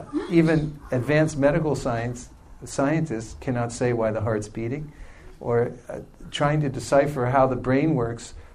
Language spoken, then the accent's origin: English; Lafayette, California, United States; also born or lived in Czechoslovakia; I'm from Czechoslovakia. I'm from Lafayette, California. I went to Del Valle High School.